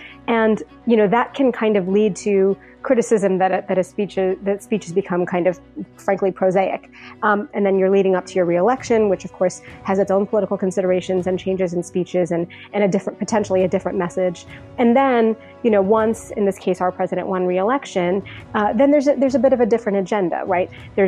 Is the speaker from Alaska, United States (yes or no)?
no; New Jersey, United States; I grew up in New Jersey. My parents were immigrants.